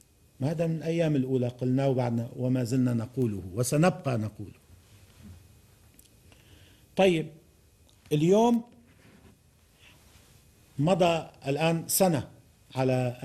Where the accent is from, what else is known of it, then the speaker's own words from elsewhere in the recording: Lebanon; نحن كلبنانيين، إذا بحكي بمصلحتنا الوطنية كلبنانيين، نحن كشعب لبناني وكوطن وكدولة وبلد